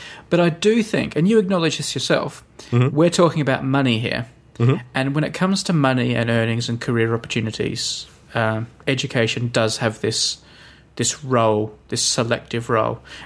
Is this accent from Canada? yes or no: no; Australia; I'm sorry, I'm being Australian here.